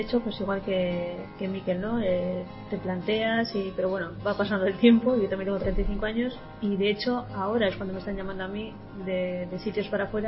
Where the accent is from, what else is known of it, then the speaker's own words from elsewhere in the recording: Bilbao, Basque Country, Spain; now in Sopelana, Spain; Yo de Bilbo, aunque vivo en Sopela.